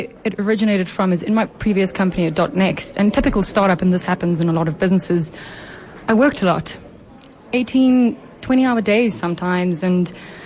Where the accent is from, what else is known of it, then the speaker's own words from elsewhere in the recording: Eastern Cape, South Africa; So I grew up in the Eastern Cape, went to high school in Bloemfontein.